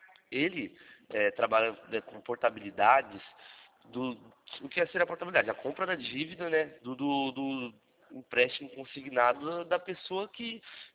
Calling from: Rio Claro, São Paulo, Brazil; also born or lived in Rio de Janeiro; eu falo atualmente da cidade de Rio Claro, próximo a Campinas.

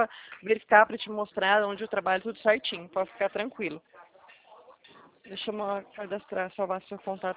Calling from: Presidente Prudente, São Paulo, Brazil; Eu falo aqui do estado de São Paulo, Presidente Prudente.

